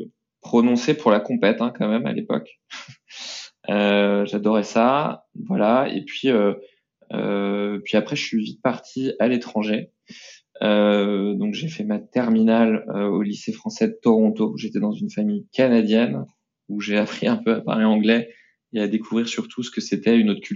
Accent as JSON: {"language": "French", "town": "Nantes", "region": "Pays de la Loire", "country": "France", "tie": "born or raised there", "said": "je suis nantais, voilà. J'ai grandi à Nantes toute mon enfance jusqu'à mon lycée, dans une famille nombreuse, 5 enfants"}